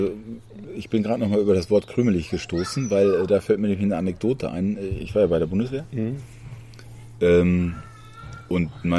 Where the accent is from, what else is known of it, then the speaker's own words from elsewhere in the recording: North Rhine-Westphalia, Germany; sagt man ja bei uns im Ruhrgebiet